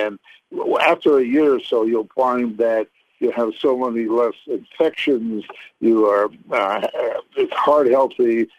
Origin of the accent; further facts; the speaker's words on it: Canada; I was brought up in Canada